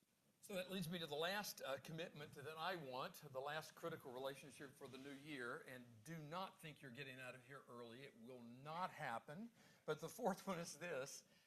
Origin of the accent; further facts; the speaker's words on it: North Carolina, United States; I got saved as a teenager growing up in North Carolina